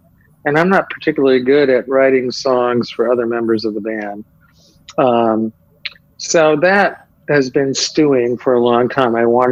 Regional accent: Toledo, Ohio, United States; I mean, I grew up listening to CKLW, the Motor City, a Detroit station that was amazing.

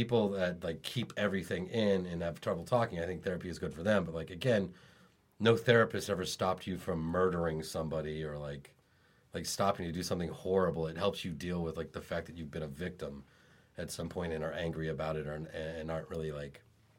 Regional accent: Sterling Park, Virginia, United States; Yeah, I grew up in Sterling Park, Virginia.

